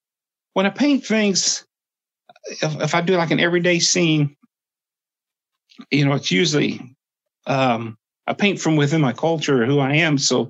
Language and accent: English; Southeastern United States, United States; So a lot of times when I produce work on my people in the Muskogee, we're Southeastern Indian.